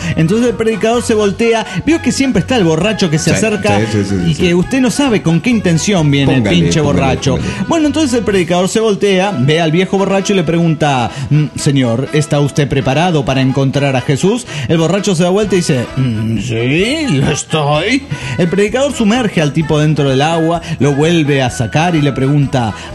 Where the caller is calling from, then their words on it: Chiapa de Corzo, Chiapas, Mexico; de Chiapa de Corzo, México.